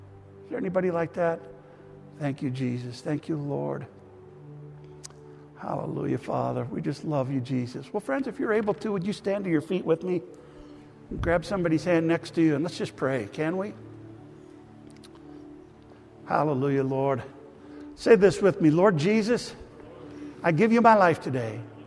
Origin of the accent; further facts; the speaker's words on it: Vancouver, British Columbia, Canada; I grew up in Vancouver.